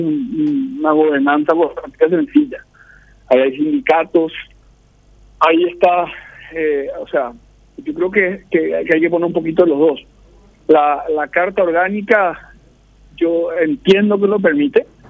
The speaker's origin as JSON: {"language": "Spanish", "country": "Paraguay", "said": "vamos a ver si la logramos en algún momento como sociedad paraguaya."}